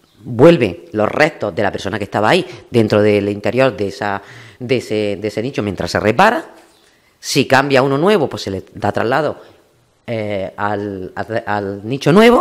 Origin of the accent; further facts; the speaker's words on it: Los Martínez, Andalusia, Spain; todas esas barriadas que ahora están despobladas, yo soy de una de ellas, soy de Los Martines, por eso lo conozco bastante bien